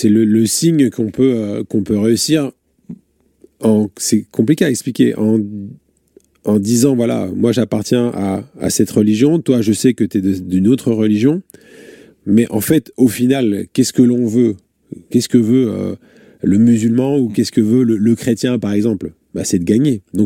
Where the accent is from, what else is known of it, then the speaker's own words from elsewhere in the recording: Reims, Grand Est, France; born there; Je viens d'une famille qui est catholique, Portugal, France. Vous l'avez dit, je suis né à Reims.